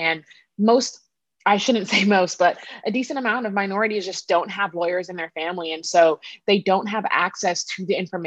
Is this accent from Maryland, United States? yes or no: yes; Rockville, Maryland, United States; moved away as an adult; I was born and raised in Rockville, Maryland before moving to Florida with my parents after I graduated high school.